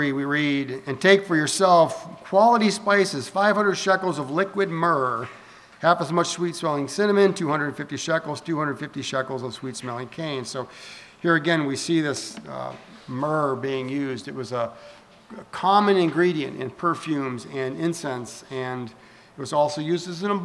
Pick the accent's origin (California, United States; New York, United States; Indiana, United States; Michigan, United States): Michigan, United States; We were talking about Detroit, which I grew up outside of Detroit.